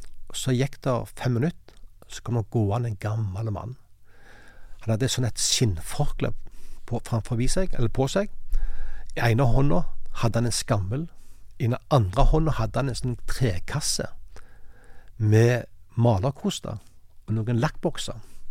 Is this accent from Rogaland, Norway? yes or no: yes; Hana, Rogaland, Norway; Jeg kom fra Hana, utenfor Sandnes. Der hadde jeg mange gode kompiser.